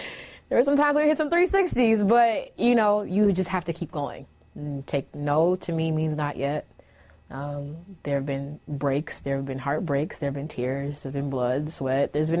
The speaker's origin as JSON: {"language": "English", "region": "Nairobi", "country": "Kenya", "tie": "born or raised there", "lives_now": "United States", "said": "Second home to me, obviously, because I was born and raised in Nairobi, Kenya."}